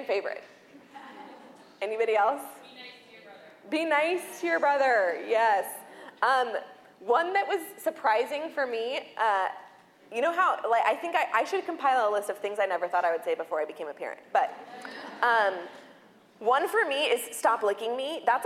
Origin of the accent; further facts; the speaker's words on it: San Diego, California, United States; things that I'm sure I can't even imagine about snow because I've been born and raised in San Diego.